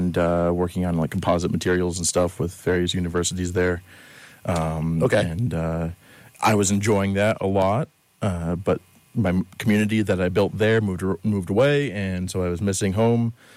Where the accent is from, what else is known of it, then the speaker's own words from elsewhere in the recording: Gilbertsville, New York, United States; also born or lived in New Hampshire; I'm from Gilbertsville, born and raised.